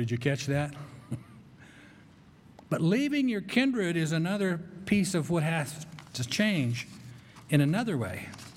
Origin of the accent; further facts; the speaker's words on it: Colorado, United States; I grew up on the Western Slope, and there are cactuses and yucca plants and sand and lots of terrain to go out and ride your motorcycle on or do whatever you wanted to do.